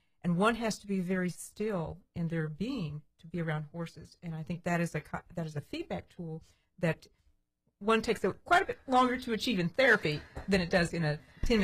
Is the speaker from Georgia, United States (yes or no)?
no; Amarillo, Texas, United States; Now, I grew up in West Texas, so there's horses and quarter horses everywhere.